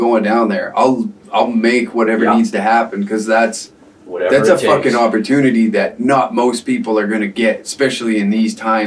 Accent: Tabor, United States; I grew up in Tabor and we're only known for two things.

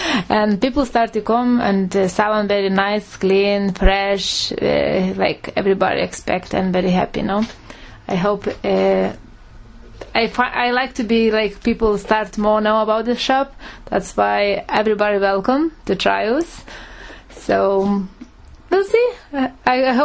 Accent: Lithuania; English is a second language; moved away as an adult; now in Dublin, Ireland; I'm from Lithuania. I'm living in Ireland nearly 15 years.

